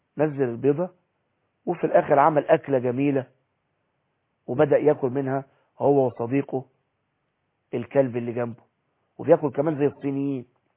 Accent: Egypt; عكس هنا في جنينة الحيوانات عندنا في مصر احنا بنتفرج على الحيوانات وهي في القفص

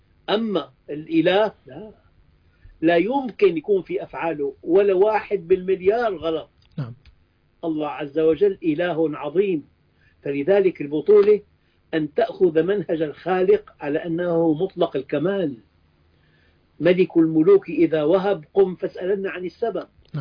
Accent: United States; also born or lived in Levant; أنا كبرت في أمريكا، لما رجعت إلى الشام

